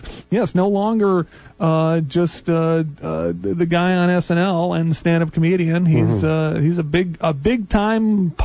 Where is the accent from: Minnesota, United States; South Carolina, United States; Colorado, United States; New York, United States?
Minnesota, United States; Burnsville; my local town claim to fame was that prostitute number two in Fargo was from my hometown, Burnsville.